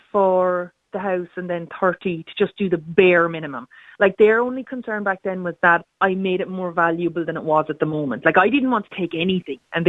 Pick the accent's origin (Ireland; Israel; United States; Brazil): Ireland; Leinster; I'm from Wexford originally. And I mean, we all know Wexford prices are fairly expensive, especially up in the north of the county where I was from.